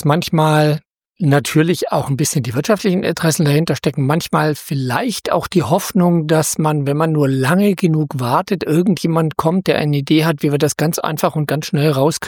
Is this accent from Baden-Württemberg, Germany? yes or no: no; Plön, Schleswig-Holstein, Germany; Abwasserreinigung hier bei der Kläranlage in meiner Heimat, also in Plön.